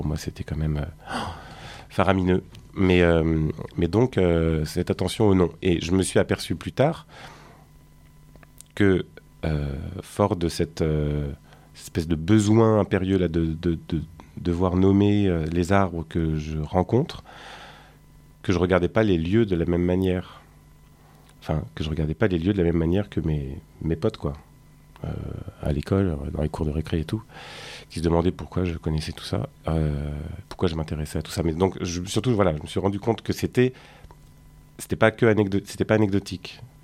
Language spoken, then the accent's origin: French; Montreuil, Île-de-France, France; now in Marseille, France; Moi j'ai grandi à Montreuil. Je suis à Marseille depuis 5 ans et demi, mais je suis montreuillois aussi.